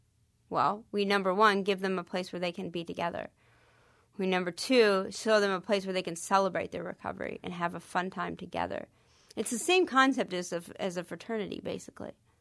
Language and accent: English; Texas, United States; And I'm taking it kind of back to my home state. So this is the 360 about it all, because now I'm really taking it back to where I'm from.